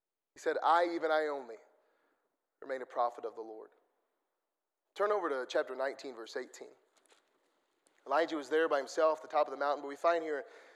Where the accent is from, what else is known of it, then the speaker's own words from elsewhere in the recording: Missouri, United States; I grew up in Missouri. And in Missouri, there's about, I don't know, 75-80% Catholic and Lutheran.